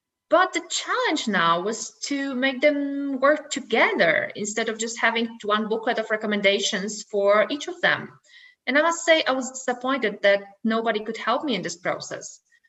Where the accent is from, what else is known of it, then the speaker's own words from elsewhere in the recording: Poland; English is a second language; I was about to move back to my home country, Poland